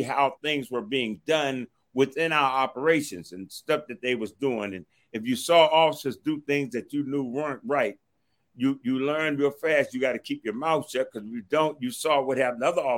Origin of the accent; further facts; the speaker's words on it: Washington, District of Columbia, United States; I grew up in Southeast.